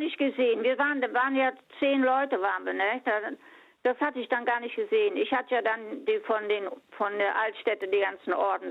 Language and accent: German; Lower Saxony, Germany; moved away as an adult; now in Cologne, Germany; Nee, ich bin aus Niedersachsen, Norddeutsche.